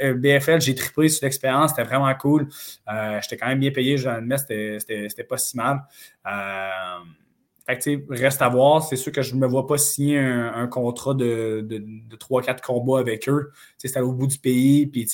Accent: Rimouski, Quebec, Canada; Puis tu sais, je suis de Rimouski

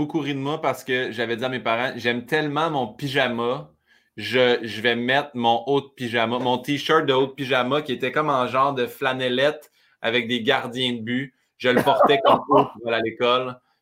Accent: Saint-Hyacinthe, Quebec, Canada; c'est la première fois que je suis parti de Saint-Hyacinthe pour venir veiller à Montréal.

